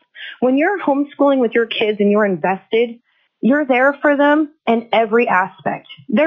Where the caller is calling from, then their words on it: Wasilla, Alaska, United States; I am calling from Wasilla, Alaska.